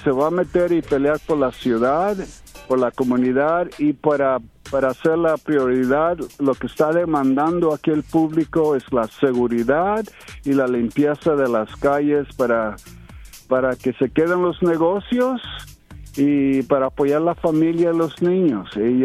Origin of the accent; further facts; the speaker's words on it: Oakland, California, United States; born there; soy de familias de Chihuahua y de Guadalajara, pero nací aquí en los Estados Unidos y soy ciudadano.